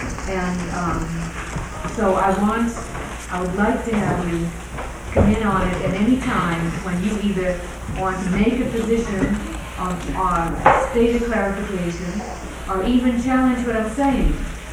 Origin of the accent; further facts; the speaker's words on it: Boston, Massachusetts, United States; I'm a sociologist from Boston.